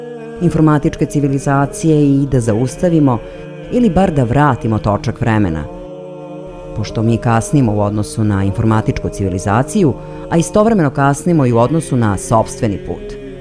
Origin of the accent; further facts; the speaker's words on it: Bjelovar, Bjelovar-Bilogora County, Croatia; Ja dolazim iz Bjelovara, grada koji se nalazi u blizini manastira Lepavine.